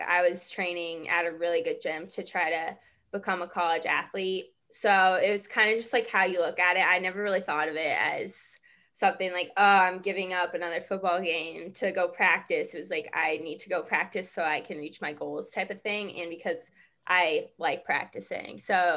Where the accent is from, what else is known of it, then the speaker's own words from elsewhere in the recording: Ames, Iowa, United States; I grew up in the Ames area. My whole family's Iowa State fans.